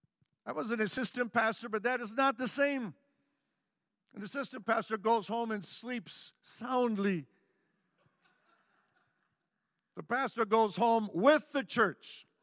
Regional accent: United States; I speak French with an accent. I'm from America. Man, I grew up with race riots.

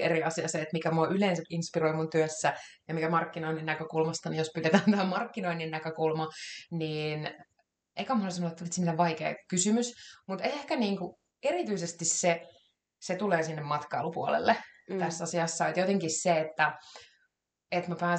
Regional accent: Goulburn, New South Wales, Australia; no vaikka siitä Australian Goulburnista, mikä on se mun kotikaupunki

